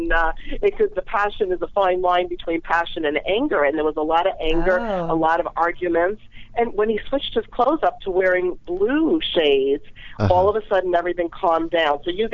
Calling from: Florida, United States; I'm calling from South Florida.

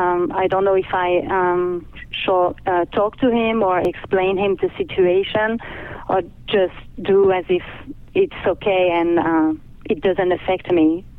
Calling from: France; from France.

